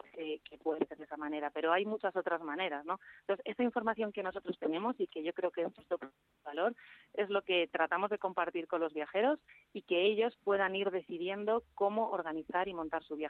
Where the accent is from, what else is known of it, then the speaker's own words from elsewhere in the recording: Spain; moved away as an adult; Hace ya casi 16 meses que salí de España